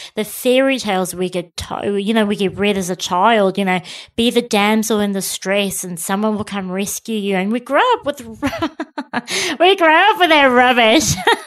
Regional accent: South Africa; growing up in South Africa

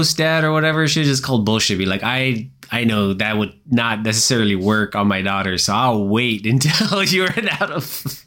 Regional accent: United States; Maybe this is a cultural thing, you know, like maybe as an American, I assume all media to be very violent and extreme in its nature.

